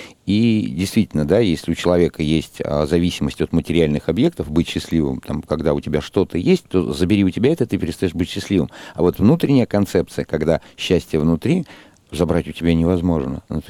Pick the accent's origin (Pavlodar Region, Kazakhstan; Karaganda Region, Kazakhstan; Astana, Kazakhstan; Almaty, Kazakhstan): Almaty, Kazakhstan; я вырос в Казахстане, в Алмате, у меня там были горы, и море я увидел уже в довольно взрослом возрасте